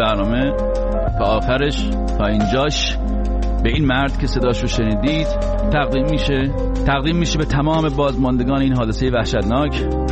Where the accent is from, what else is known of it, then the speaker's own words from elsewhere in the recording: Iran; ما چه گناهی کردیم ایرانی شدیم تو اون کشور دنیا آمدیم؟